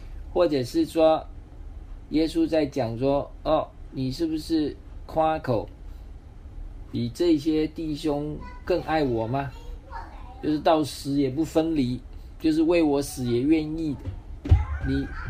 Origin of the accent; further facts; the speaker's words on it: Taiwan; 我们台湾话叫做假崩红地短